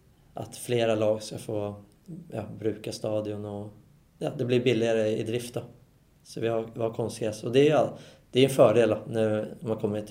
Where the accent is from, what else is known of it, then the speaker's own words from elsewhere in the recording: Sweden; jag kommer ju från Sverige